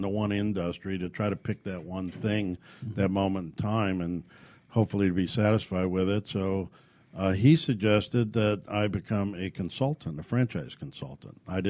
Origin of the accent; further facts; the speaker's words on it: Ireland; And being Irish, I was cursed with taking something small and being forced to make it bigger.